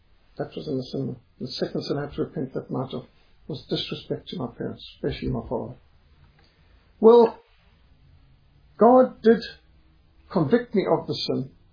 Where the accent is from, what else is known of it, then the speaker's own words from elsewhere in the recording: Zimbabwe; I said, I'm a Rhodesian. I'm not Englishman.